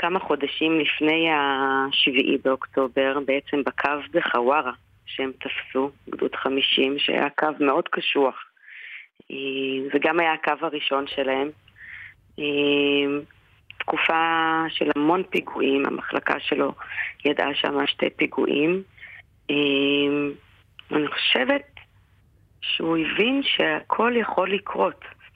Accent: Jerusalem, Jerusalem District, Israel; המפקדים לא ענו, טסנו לסורוק, אנחנו ירושלמים

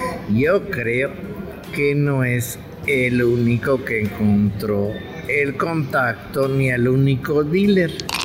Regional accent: Mexico; un mexicano le chingó el sombrero a otro mexicano

